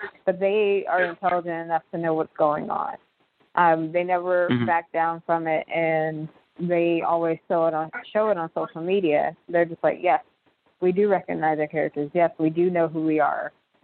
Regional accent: Nashville, Tennessee, United States; Well, I am from Nashville

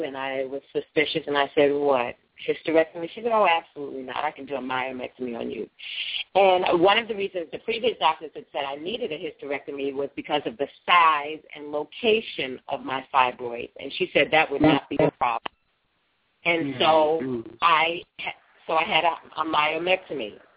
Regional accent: New York, United States; Started out as an artist, actress, singer, dancer. I'm from New York. I moved to California.

